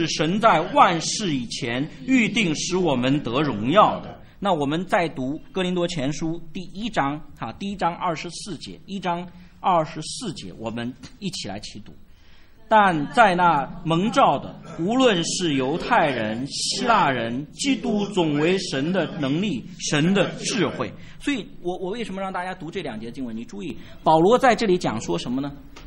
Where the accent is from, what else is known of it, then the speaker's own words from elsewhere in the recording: China; 甚至像中国人当中，我们是中国人，